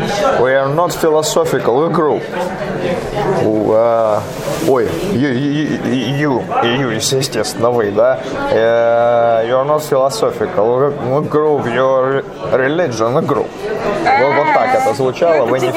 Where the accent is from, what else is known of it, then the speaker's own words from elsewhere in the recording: Chelyabinsk, Chelyabinsk Oblast, Russia; а я, собственно, из Челябинска